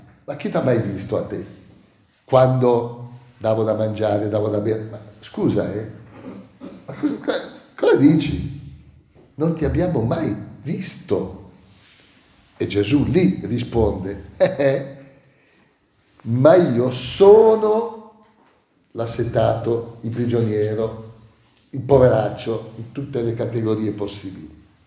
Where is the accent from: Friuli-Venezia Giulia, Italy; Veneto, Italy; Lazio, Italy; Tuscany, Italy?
Tuscany, Italy; Massa Carrara; Io sono di origine, da parte di papà, mamma e nonni, sono toscano di Massa Carrara, anarchico.